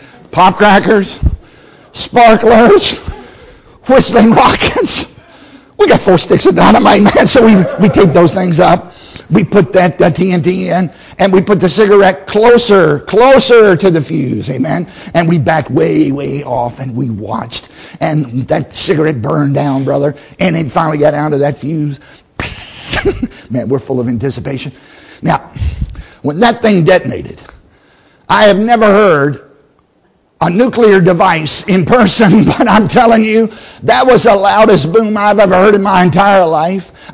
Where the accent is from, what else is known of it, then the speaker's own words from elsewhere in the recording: the South, United States; Now, I grew up in the South where we knew how to get a hold of TNTs, IM-80s, cherry bombs.